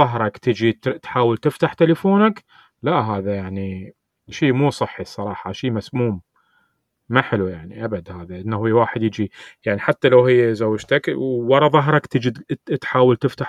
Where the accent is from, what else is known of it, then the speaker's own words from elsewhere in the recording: Iraq; أنا عراقي يعني عراقي بحت.